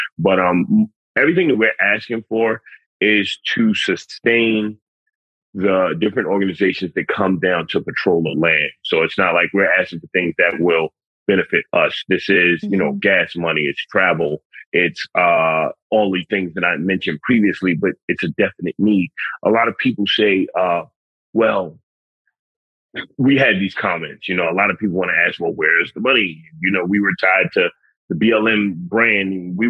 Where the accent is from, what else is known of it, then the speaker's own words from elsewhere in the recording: Bronx, New York, United States; I'm a city kid. I'm from the Bronx. I need a four-wheeler.